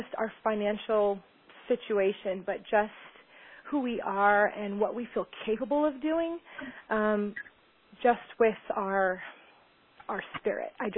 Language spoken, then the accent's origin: English; Orlando, Florida, United States; now in Dallas, United States; We're from Dallas, Texas, originally from Orlando, Florida. We now live in Dallas.